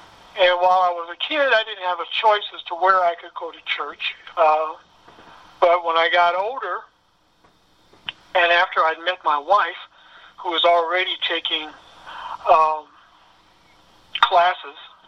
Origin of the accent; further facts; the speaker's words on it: Indianapolis, Indiana, United States; also born or lived in Union City, Tennessee; Well, I was born in Union City, Tennessee, in 1953. I grew up here in Indianapolis